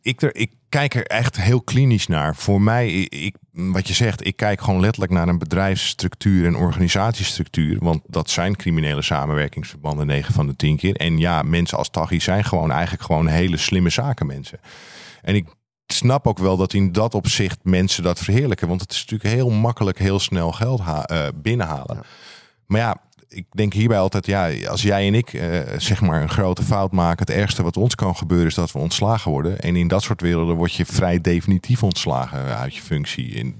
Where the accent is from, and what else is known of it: Alkmaar, North Holland, Netherlands; born or raised there